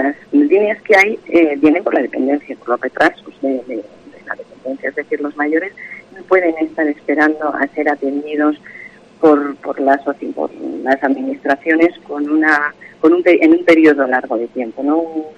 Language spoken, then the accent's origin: Spanish; Soria, Castile and León, Spain; que la gente, los sorianos, decidamos, como ciudadanos españoles